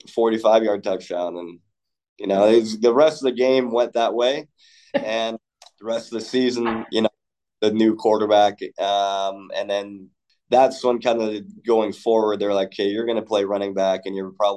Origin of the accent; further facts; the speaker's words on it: Montesano, Washington, United States; I grew up in Montesano, Washington, which is a coast, small little town, about 45 minutes southwest of Olympia.